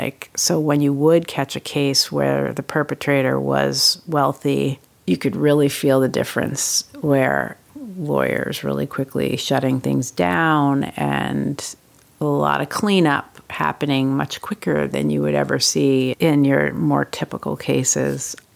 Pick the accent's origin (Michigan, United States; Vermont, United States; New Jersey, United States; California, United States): Vermont, United States; And also, I was from Vermont, which also had a class assumption.